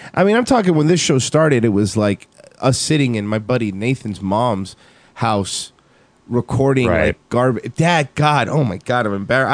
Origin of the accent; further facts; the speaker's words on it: Philadelphia, Pennsylvania, United States; I'm Dutch. I'm from Philadelphia. I say Pokenews.